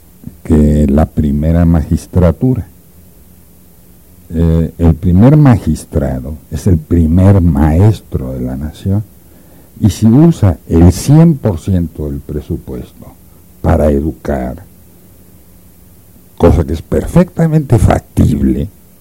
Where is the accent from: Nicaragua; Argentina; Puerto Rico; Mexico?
Mexico